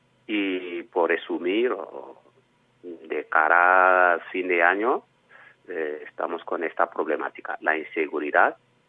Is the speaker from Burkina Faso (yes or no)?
yes; Burkina Faso; Spanish is a second language; ya llevan dos golpe de Estado en mi país, Burkina, pues llevamos dos golpes en 6 meses